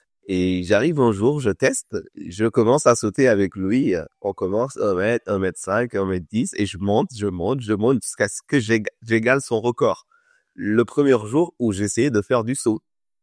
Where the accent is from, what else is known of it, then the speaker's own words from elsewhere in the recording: Dakar, Senegal; moi, je suis né à Dakar. J'ai grandi là-bas. J'ai pas beaucoup bougé de Dakar pour aller dans les régions et tout ça.